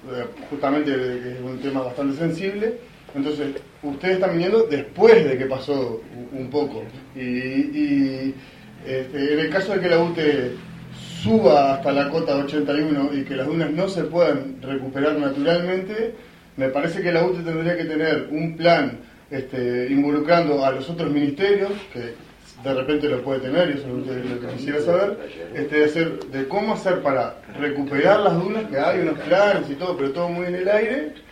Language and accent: Spanish; San Gregorio, Tacuarembó, Uruguay; Yo, para lo que me hablan de San Gregorio de antes, yo soy de acá, de toda la vida de acá, pero no conozco a San Gregorio de antes.